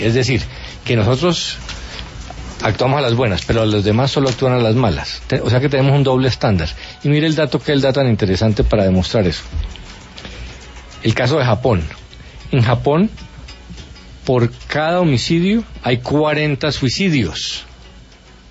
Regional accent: Colombia

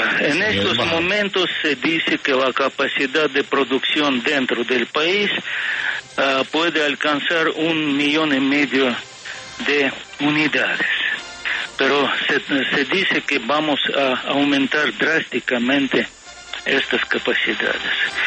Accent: Russia; se produce en mi país por este centro Gamaleya, se distribuye por el Fondo Ruso de Inversiones Directas

